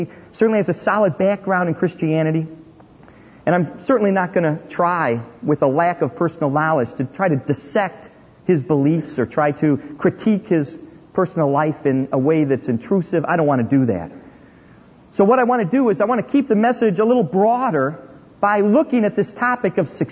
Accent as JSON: {"language": "English", "town": "Chicago", "region": "Illinois", "country": "United States", "said": "they say, where are you from? You'd say Chicago, and they make pretend they hit a machine gun"}